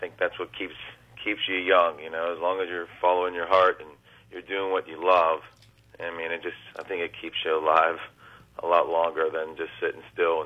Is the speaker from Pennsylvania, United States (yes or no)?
yes; Pittsburgh, Pennsylvania, United States; Because growing up in Pittsburgh and everything, when I was younger, you know, in my late teens, early 20s